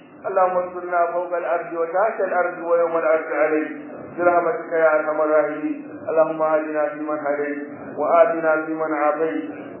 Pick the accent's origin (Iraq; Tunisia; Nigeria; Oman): Nigeria; وأكثر ما يؤلم كثيرا من الأسر اليوم في بلدنا نيجيريا